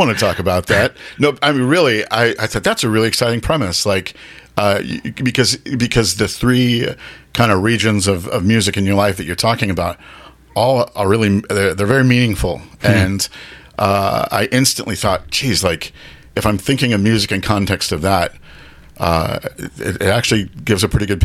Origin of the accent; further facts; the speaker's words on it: San Pablo, California, United States; born there; 47 years in the East Bay before I moved to the North Bay. So I was born in San Pablo, California, in a hospital that isn't there anymore